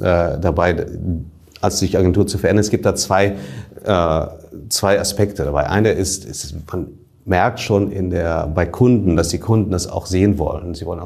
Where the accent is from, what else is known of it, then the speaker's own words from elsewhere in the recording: Bonn, North Rhine-Westphalia, Germany; also born or lived in Manila, Philippines; now in Berlin, Germany; ich bin aufgewachsen in Manila und in Bonn, also in Hauptstädten und ja, jetzt in Berlin.